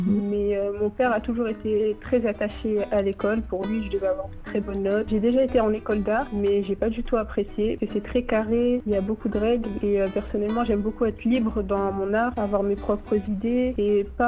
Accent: France; also born or lived in Cairo, Egypt; Alors, personnellement, je suis née en Égypte, dans la ville du Caire. Je suis arrivée en France très jeune, mais j'ai continué à baigner dans la culture égyptienne.

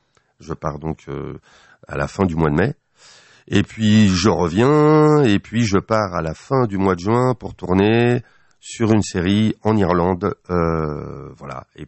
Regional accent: Paris, Île-de-France, France; also born or lived in Nanterre; Je suis parisien, quoi. De fait est, c'est que je suis né à Nanterre. À l'époque, les départements de la Seine, c'était 75. Paris. C'était Paris, hein. Donc oui, je suis parisien parce que j'ai arpenté tous les pavés de Paname

